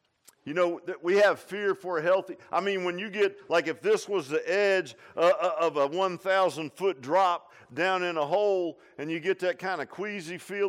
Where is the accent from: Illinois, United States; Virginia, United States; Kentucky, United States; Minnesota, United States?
Virginia, United States; Virginia Beach; we came from Virginia Beach. I mean, you know, it was like cultural shock, man. You know, you leave Virginia Beach, modern ranch house, man, all the conveniences. We go up to Grayson County, Virginia, to my great-grandmother's house